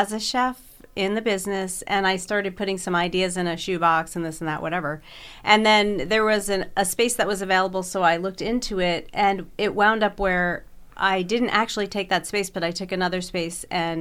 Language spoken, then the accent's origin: English; Tewksbury, New Jersey, United States; I grew up in like a rural part of New Jersey. It's called Tewksbury, and it's in Hunterdon County.